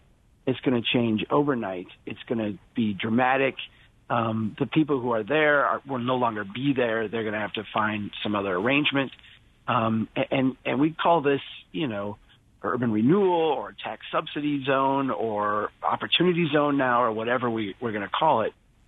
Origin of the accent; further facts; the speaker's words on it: Brainerd, Minnesota, United States; when we look at homeowners across Duluth, across my hometown of Brainerd, across really any city